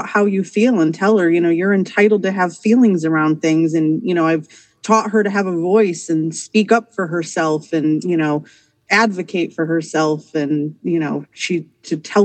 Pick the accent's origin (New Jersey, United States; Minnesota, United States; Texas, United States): Minnesota, United States; And we grew up in Minnesota at that time.